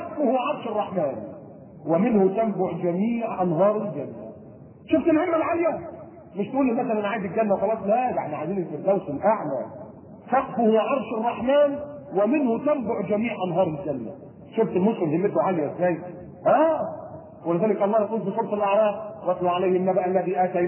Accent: Alexandria, Alexandria Governorate, Egypt; وكان هنا عندنا في اسكندريه

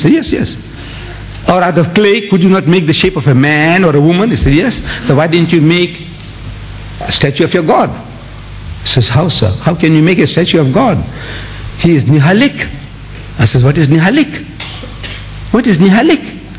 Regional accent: South Africa; I said, you know, I come from South Africa and I learned your language.

